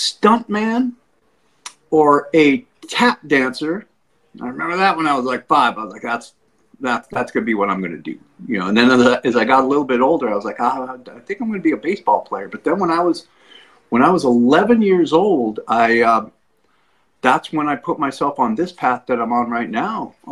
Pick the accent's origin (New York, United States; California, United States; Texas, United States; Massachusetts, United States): California, United States; Los Angeles; Well, I grew up in Los Angeles, and I had an upbringing unlike anybody else that I knew